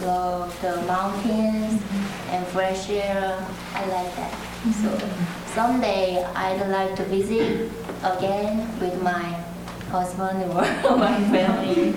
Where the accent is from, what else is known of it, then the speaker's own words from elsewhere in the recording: Seoul, South Korea; English is a second language; moved away as an adult; Well, I was born in Seoul, Korea, and also I grew up in Seoul. And in Seoul, in Korea, there are my parents and my three older sisters and my five lovely cousins.